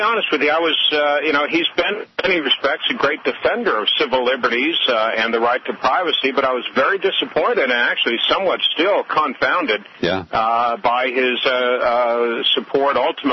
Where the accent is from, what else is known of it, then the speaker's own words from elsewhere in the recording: Georgia, United States; or if my home state of Georgia wishes to change its definition of marriage